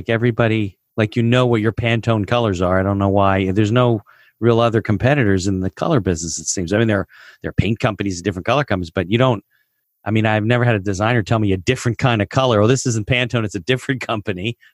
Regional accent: West Caldwell, New Jersey, United States; Yeah, I grew up in West Caldwell off Passaic Avenue, so I know that.

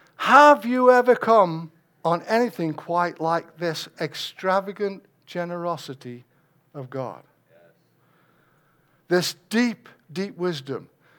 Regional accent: England, United Kingdom; It's like, look, I'm English, okay? And you know English people are very reserved.

